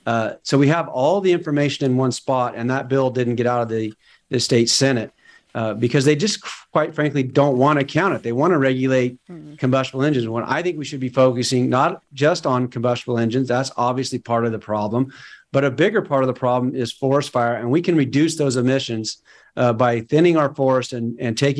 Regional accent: California, United States; I'm from Northern California. Even though I represent 1 million people, this is a tough race.

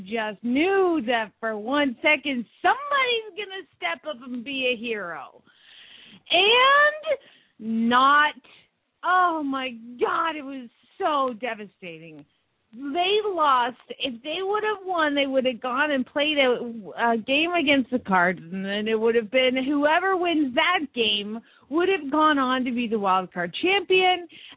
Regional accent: Phoenix, Arizona, United States; from Phoenix, Arizona, where the sun hasn't come up yet.

